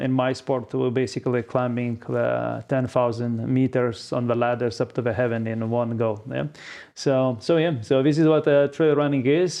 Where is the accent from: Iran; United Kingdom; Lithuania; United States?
Lithuania; I'm from Lithuania, so we don't have a mountain.